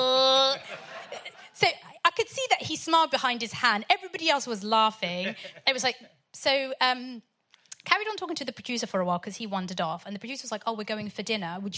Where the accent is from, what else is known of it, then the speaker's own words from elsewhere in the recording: Sudan; oh my God, I'm from Sudan too.